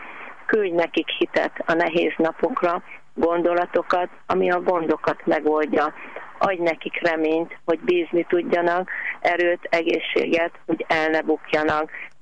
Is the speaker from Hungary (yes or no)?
yes; Budapest, Hungary; Mi Pest-Szentlőrincről jöttünk